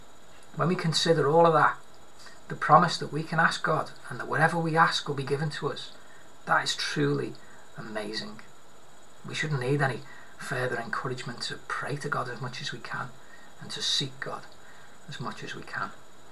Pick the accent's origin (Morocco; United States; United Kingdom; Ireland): United Kingdom; Liverpool, North West England; When I was a kid growing up in Anfield, this would have been about 1993